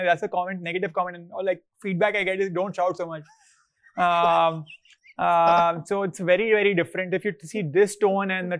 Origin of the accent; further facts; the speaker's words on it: Kolkata, West Bengal, India; I'm from Calcutta, so like puchkas.